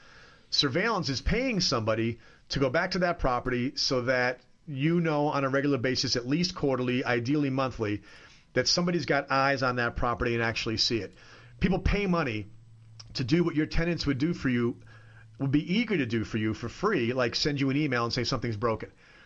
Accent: New York, United States; But I'm sitting there I'm a New Yorker who's in an Italian restaurant.

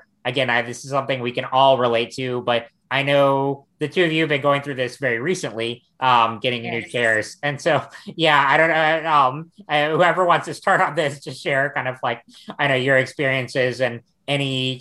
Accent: North Carolina, United States; this comes from my home state of North Carolina

